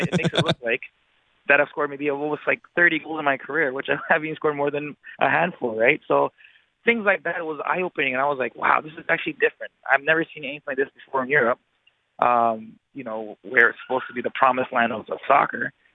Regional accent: Canada; But I'm honored too, you know, as a Canadian to leave that behind and to hopefully create something for the future.

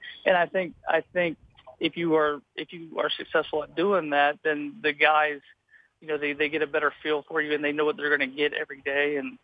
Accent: the South, United States; I'm from the South, and I mean, I've been away from the humidity for so long now

